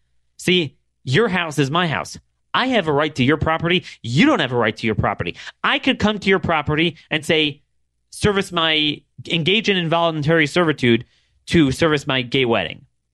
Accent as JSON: {"language": "English", "region": "Maryland", "country": "United States", "tie": "born or raised there", "said": "I mean, to this day, in my home state of Maryland, the state could say … you are not allowed to carry any sort of gun"}